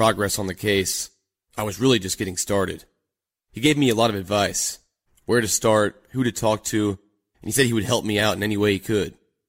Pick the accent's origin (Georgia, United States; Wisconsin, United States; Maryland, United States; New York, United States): Georgia, United States; Atlanta; Hey guys, I'm a filmmaker from Atlanta